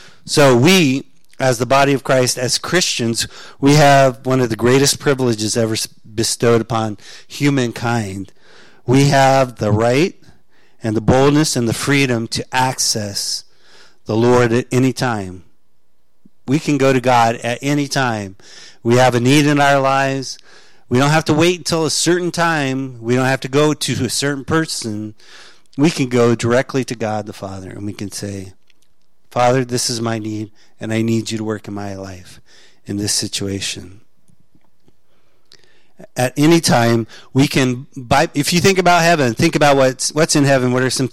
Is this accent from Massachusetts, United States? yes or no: no; Florida, United States; I grew up in Florida, but Sandra and I went back with our two youngest kids when they were teenagers